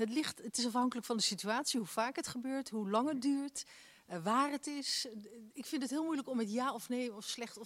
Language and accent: Dutch; Eext, Drenthe, Netherlands; Ik kom uit Eekst, het is een uitvalsweg.